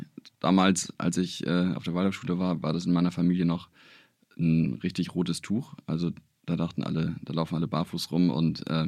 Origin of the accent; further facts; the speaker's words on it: Hamburg, Germany; Also ich bin hier in Hamburg geboren und ohne Geschwister und mein Dad lebt tatsächlich in den USA. Also bin mit meiner Mutter hier in Hamburg groß geworden